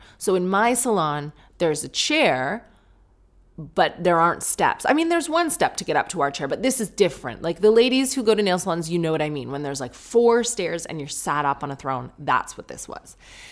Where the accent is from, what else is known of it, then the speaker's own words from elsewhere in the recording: United Kingdom; But now I'm being polite. I'm being British.